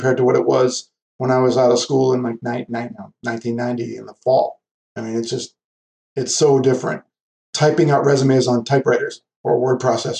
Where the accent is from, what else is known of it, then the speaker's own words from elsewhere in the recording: Worcester, Massachusetts, United States; So I got a local cable company in my hometown, Worcester, Massachusetts.